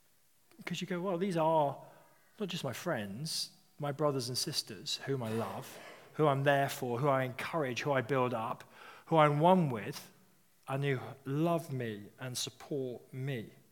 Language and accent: English; United Kingdom; We are not good as British people at speaking truth, are we?